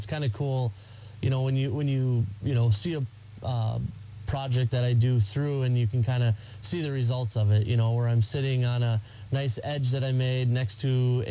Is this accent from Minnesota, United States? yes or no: yes; Minnesota, United States; You know, I grew up in Minnesota. You know, my parents were into it.